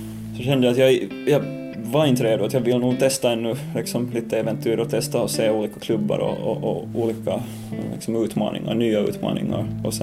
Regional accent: Finland; now in Stockholm, Sweden; Sambo i Stockholm, och sen hemma i Finland har jag tre syskon och föräldrarna.

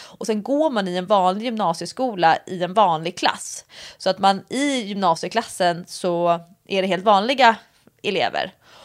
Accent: Stockholm, Stockholm County, Sweden; also born or lived in Nyköping; när jag flyttade hem från Nyköping till Stockholm så kom jag till en stad som ju i och för sig där jag har hela min familj.

